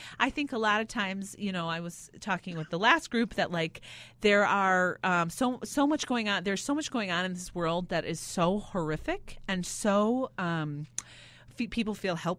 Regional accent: Evanston, Illinois, United States; when I was growing up in Evanston, I had a friend who had this huge Lincoln Street.

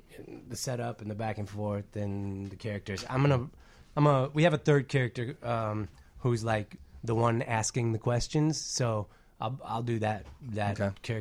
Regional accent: Pakistan; moved away; we left Pakistan.

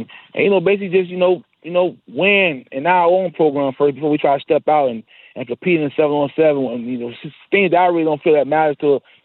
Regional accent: Homestead, Florida, United States; I'm from the South. I'm from, you know, the Homestead, Goulds area.

